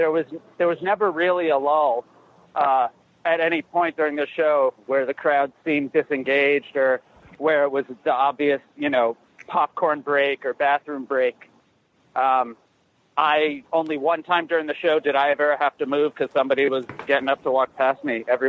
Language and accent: English; New York, United States; now in Las Vegas, United States; I'm from New York. I just moved to Las Vegas a few months ago.